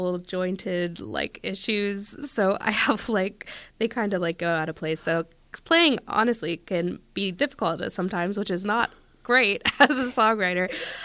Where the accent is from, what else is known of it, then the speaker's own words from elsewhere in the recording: Pennsylvania, United States; Yeah, I grew up on the Conemaugh River